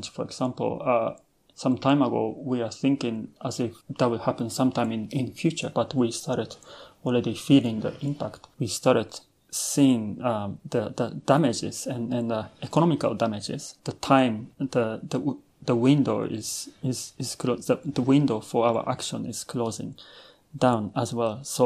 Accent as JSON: {"language": "English", "country": "Japan", "tie": "born or raised there", "also_born_or_lived": "Texas", "moved": "as an adult", "said": "I came from Japan. I was born and raised in Japan and, until my university time. And then after my university, I went to US. Well, I went to Texas. Then, the most of my adult life I spent in Texas."}